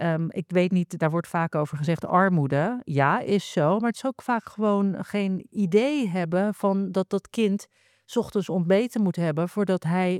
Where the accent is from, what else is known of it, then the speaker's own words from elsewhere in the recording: Rozenburg, South Holland, Netherlands; Ja, en er waren baby's in Rozenburg, waar ik ben opgegroeid, waarover werd gezegd, Rotterdam ook, onderdeel van Rotterdam.